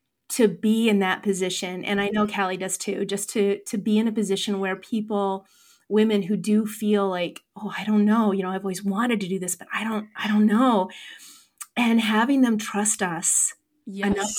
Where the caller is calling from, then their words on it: Westminster, Colorado, United States; I am recording from Westminster, Colorado, so just north of downtown Denver